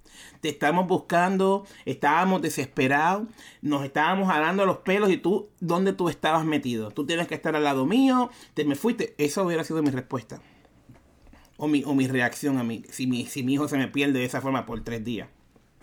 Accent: Carolina, Puerto Rico; now in Maryland, United States; vivo en Maryland con mis hijos, que trabajo en el Tribunal de Inmigración, que soy nacida y criada en Puerto Rico, que mi mamá es enfermera y que mi papá era policía. Saben que soy la menor de 4 hermanos y que crecí en un pueblo llamado Carolina.

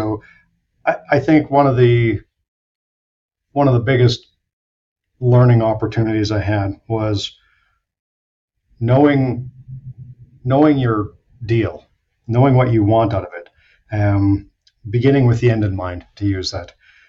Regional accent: Canada; now in United States; I was starting as a Canadian, starting out very fresh in the U.S. marketplace

